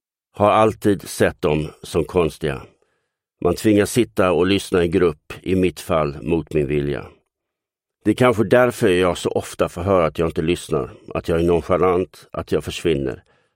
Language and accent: Swedish; Lund, Skåne, Sweden; Jag är en bohem från Lund.